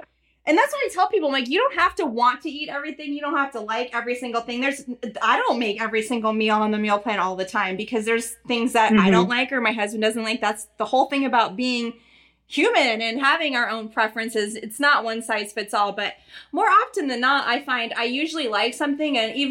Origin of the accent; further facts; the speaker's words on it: United States; just from growing up in America and going to birthday parties.